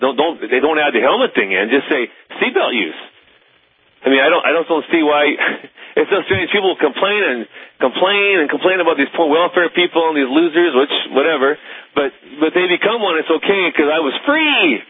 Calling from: Lambert, Montana, United States; I'm calling from Lambert, Montana, near Sydney.

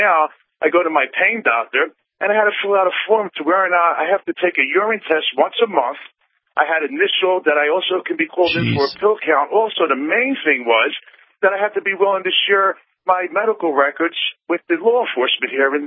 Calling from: Sarasota, Florida, United States; Yes, I'm calling from Sarasota, Florida

